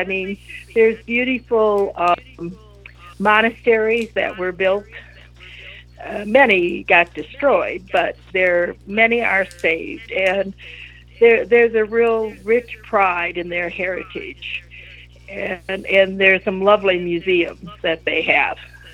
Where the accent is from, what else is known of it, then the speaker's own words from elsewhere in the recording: United States; as an American, it is a wonderful way that we can spread the news about America and the things we have here.